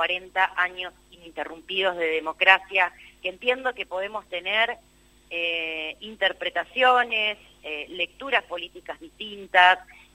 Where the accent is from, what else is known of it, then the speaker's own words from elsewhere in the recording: Argentina; como argentinos y argentinas tenemos que tener más que claro